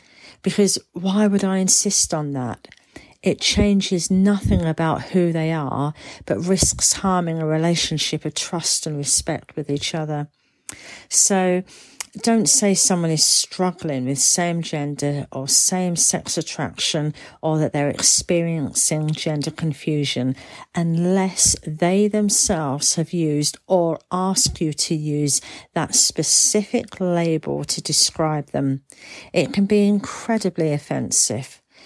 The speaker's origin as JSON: {"language": "English", "region": "England", "country": "United Kingdom", "said": "labels that I might use to describe myself could be: I'm English, I'm an occupational therapist, I'm a mum"}